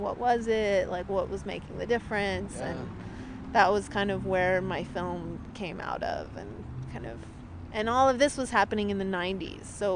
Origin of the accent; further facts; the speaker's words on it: San Francisco, California, United States; I grew up here in San Francisco, and there were, you know, there's tons of coffee shops here, and they all served espresso.